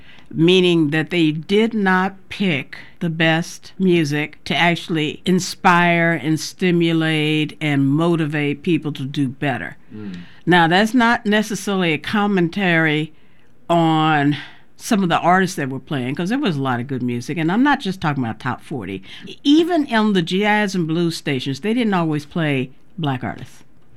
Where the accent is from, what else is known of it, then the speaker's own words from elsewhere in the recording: St. Louis, Missouri, United States; growing up in St. Louis, Missouri, which I did, and listening to primarily white stations